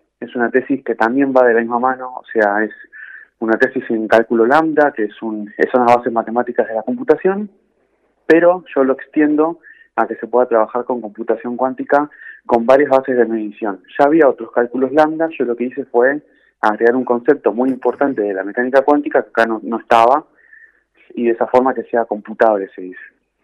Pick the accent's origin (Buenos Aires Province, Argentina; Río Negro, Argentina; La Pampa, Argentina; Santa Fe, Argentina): Buenos Aires Province, Argentina; Quilmes; yo soy de Quilmes, de Villa La Florida. En particular, bueno, estudié mi primaria y secundaria en el Instituto Sagrada Familia.